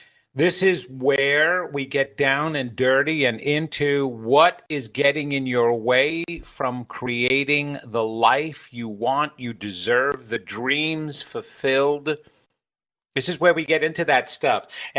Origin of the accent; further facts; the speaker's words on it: New York, United States; I'm from New York, so I've got a hardcore soul.